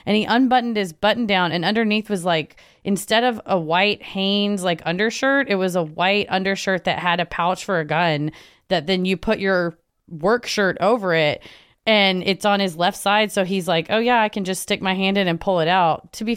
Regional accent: Iowa, United States; I live in a rural area in Iowa. My hometown is the place where … played his last concert and, unfortunately, was killed in a plane crash.

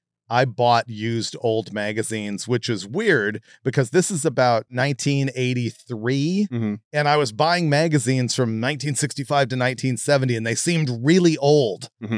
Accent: Los Angeles, California, United States; Here in LA. Oh, cool. Born in Hollywood, grew up around here.

